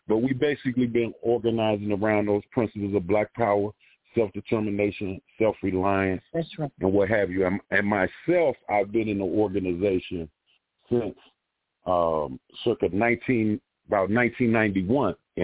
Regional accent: Washington, District of Columbia, United States; See, I'm born and raised in Washington, D.C., right?

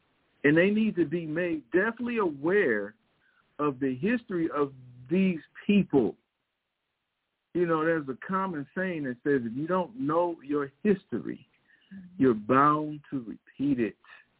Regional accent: Missouri, United States; because I grew up in Missouri, on Missouri history

